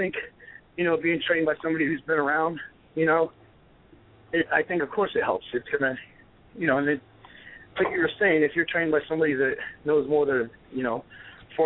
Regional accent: Boston, Massachusetts, United States; born there; I was born in South Boston, and she's that old school Irish Catholic lady

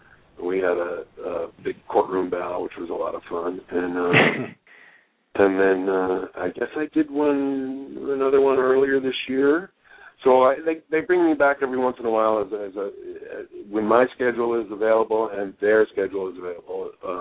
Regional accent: Maryland, United States; I did a show with the Rec Center back when I was a young kid and growing up in Tunnel Park, Maryland.

